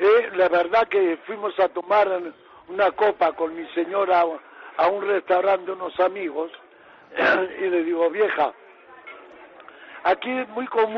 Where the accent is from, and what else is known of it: Vitoria, Basque Country, Spain; born or raised there; also born or lived in Tolosa; now in Chile